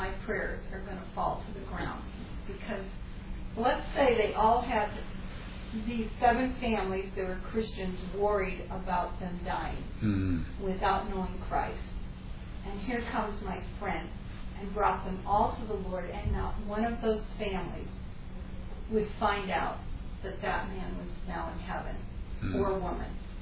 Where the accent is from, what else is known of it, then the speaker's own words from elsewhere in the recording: Connecticut, United States; born there; I was born in Connecticut.